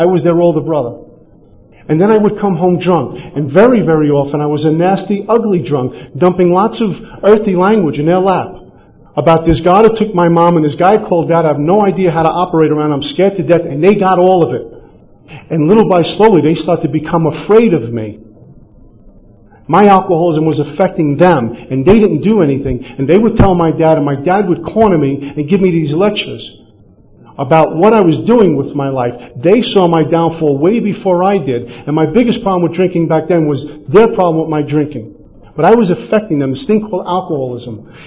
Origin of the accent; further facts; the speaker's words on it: Brooklyn, New York, United States; Growing up in Brooklyn, I thought I was Michael Corleone for a while.